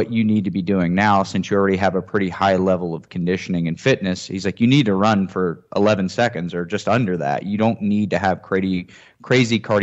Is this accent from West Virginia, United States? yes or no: yes; West Virginia, United States; I was a Division II sprinter, and I'm from West Virginia, so I wasn't like one of these Southern Florida studs